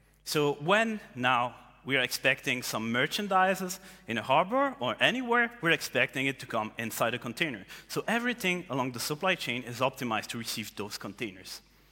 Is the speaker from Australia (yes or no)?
no; Romandy, Switzerland; English is a second language; As my last name suggests, I come from the French part. That's why I'm having this talk in English. My German is noch nicht so gut.